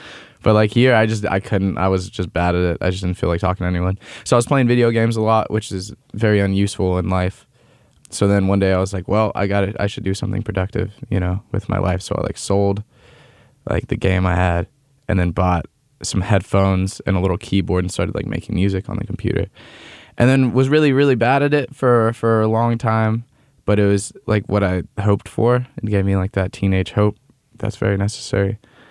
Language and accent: English; Loomis, California, United States; because I grew up in Loomis